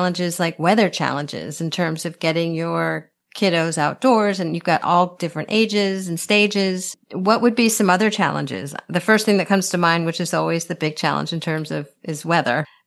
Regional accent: Bethesda, Maryland, United States; now in Massachusetts, United States; I grew up in Bethesda, Maryland, so we did not get a lot of snow.

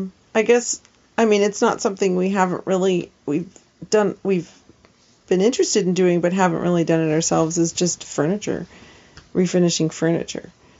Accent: Canada; We're from Canada

